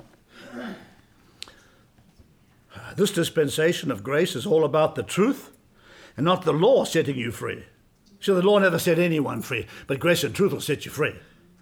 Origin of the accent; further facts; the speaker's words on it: United States; I'm an American.